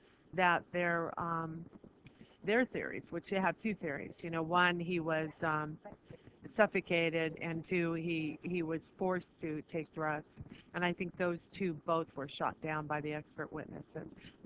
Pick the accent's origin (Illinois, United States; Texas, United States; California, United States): California, United States; San Diego; now in Las Vegas, United States; Well, I'm a native of San Diego. I always tell people I'm from San Diego, but I live in Las Vegas.